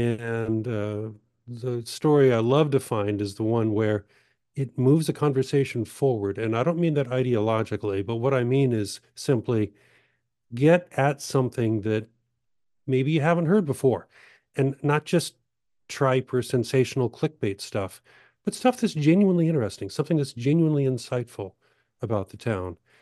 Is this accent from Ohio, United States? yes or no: no; California, United States; I grew up in the Silicon Valley. This is a digression. I grew up in the South Bay down near San Jose.